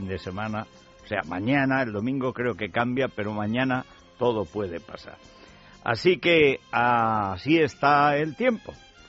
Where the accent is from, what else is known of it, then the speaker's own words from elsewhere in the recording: Aragon, Spain; imagino que por mi pueblo, en los Montes Universales, algo caerá